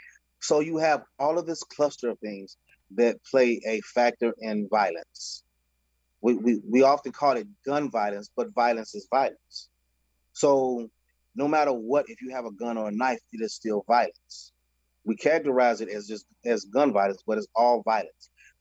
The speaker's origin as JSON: {"language": "English", "town": "Maywood", "region": "Illinois", "country": "United States", "tie": "born or raised there", "said": "I grew up in Maywood, Illinois. I went to Proviso East High School."}